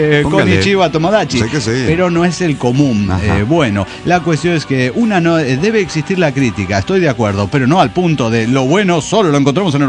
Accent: Morelia, Michoacán, Mexico; de Morelia, Michoacán.

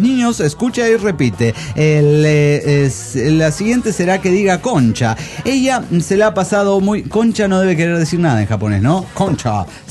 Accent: Saltillo, Coahuila, Mexico; En Saltillo, Coahuila estoy, señoras y señores de la nave. ¿Cómo les va? Yo aquí con la novedad que regresé al calor del norte de México.

